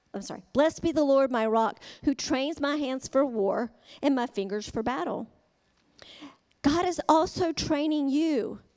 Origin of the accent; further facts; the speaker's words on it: Charlotte, North Carolina, United States; crashed on a city street in Charlotte. And that's my hometown.